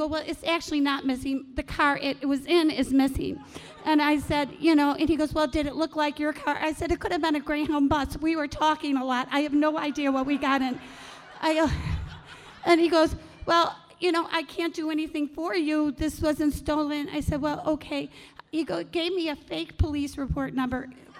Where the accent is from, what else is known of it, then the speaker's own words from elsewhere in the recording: Illinois, United States; I went online and met a widower from Wisconsin. I'm from Illinois.